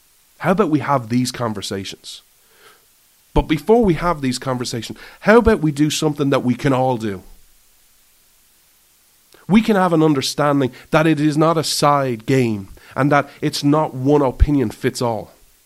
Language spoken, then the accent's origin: English; Ireland; you thrive as Americans and I thrive as an Irishman and we thrive as a world